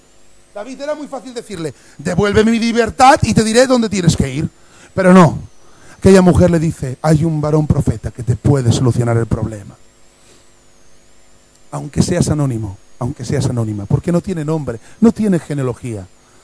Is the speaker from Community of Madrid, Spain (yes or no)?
no; Catalonia, Spain; porque yo soy catalán, mi mujer es catalana, pero el niño parece de Aragón.